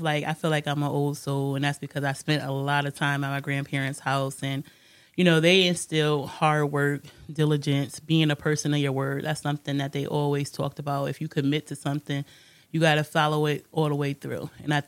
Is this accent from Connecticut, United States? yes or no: yes; New Haven, Connecticut, United States; I'm from New Haven, born and raised. I've lived here most of my life. I left for a little while to pursue education, but New Haven through and through.